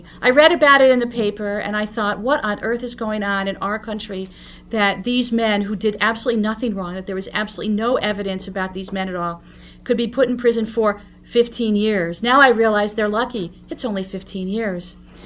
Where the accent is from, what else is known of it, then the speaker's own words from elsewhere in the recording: Albany, New York, United States; I'm from Albany, New York.